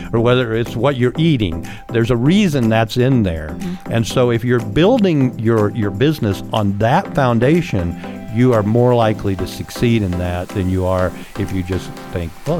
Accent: Tarkio, Missouri, United States; I was a school counselor at that time, and I was from Tarkio

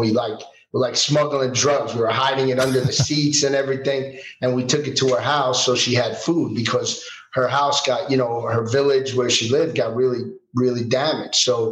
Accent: Manhattan, New York, United States; I grew up in Manhattan.

